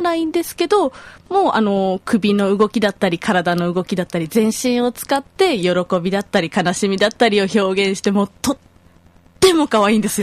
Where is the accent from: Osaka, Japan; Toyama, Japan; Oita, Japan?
Oita, Japan; そうです、そうです。大分ですね。